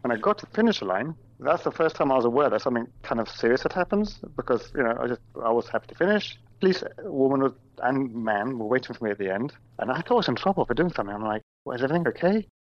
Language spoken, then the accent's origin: English; England, United Kingdom; I mean, I grew up in England